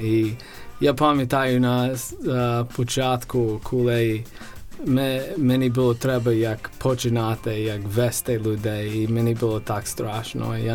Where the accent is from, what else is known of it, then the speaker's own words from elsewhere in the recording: United States; Ukrainian is a second language; Тому що, так, я з Америки.